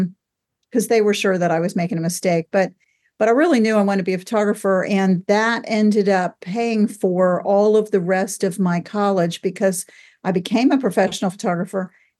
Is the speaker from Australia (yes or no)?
no; Largo, Florida, United States; I grew up in Largo, and we had a Kwanzai Hut theater in Largo that had a metal roof.